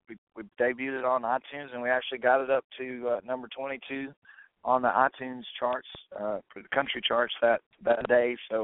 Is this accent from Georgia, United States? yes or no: yes; Georgia, United States; I'm from Georgia. Matter of fact, the whole band is from Georgia except for our bass player.